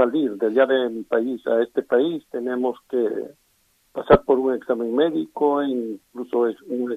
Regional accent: Peru; moved away as an adult; me mandaron un pasaje de regreso ya para Perú. Y allá en mi país no existe este tipo de enfermedades

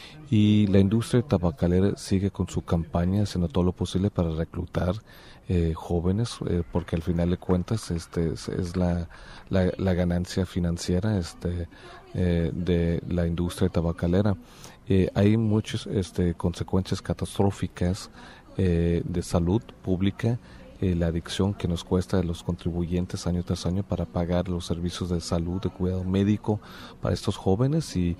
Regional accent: California, United States; yo como presidente del Senado, pero también como latino, como californiano, pero como de origen latino, yo estoy alzando mi voz

